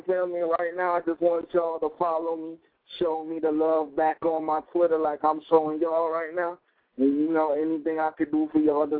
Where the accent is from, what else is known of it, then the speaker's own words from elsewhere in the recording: New Jersey, United States; born there; I love real music because, you know what I'm saying, I was born in New Jersey.